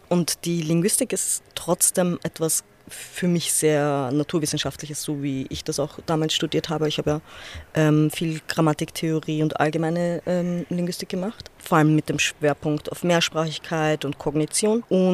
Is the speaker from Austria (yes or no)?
yes; Vienna, Austria; born there; Ich bin gebürtige Leopoldstädterin